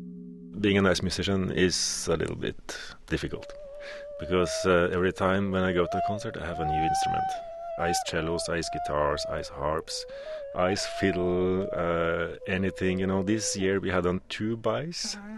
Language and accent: English; Norway; and I come from Norway.